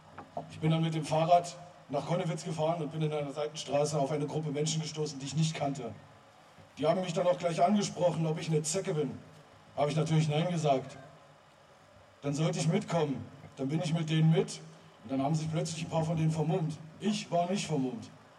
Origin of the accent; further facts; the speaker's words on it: Leipzig, Saxony, Germany; Ich komme aus Leipzig und studiere Jura.